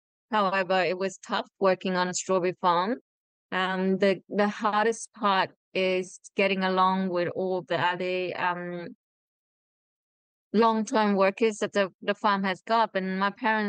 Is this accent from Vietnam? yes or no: yes; Vietnam; English is a second language; now in Australia; we are refugee migrated from Vietnam to Australia in 1994 when we arrived into Australia after stay at the refugee camp for 4 years